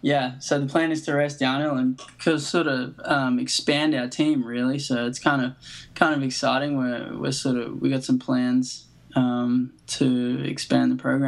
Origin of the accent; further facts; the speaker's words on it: Australia; I came from Australia and blah, blah, blah.